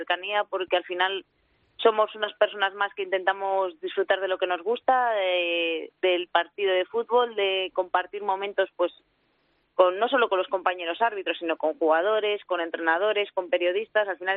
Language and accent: Spanish; Palencia, Castile and León, Spain; yo soy de Palencia